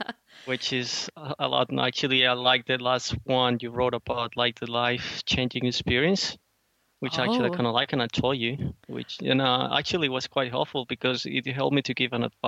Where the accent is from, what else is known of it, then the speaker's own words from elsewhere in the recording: Colombia; now in Melbourne, Australia; I'm an architect from Colombia.